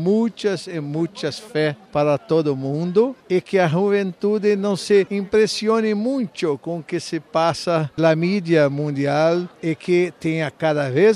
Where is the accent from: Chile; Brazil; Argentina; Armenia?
Brazil; Spanish is a second language; yo soy brasileño y este año tenemos la jornada de juventud en Brasil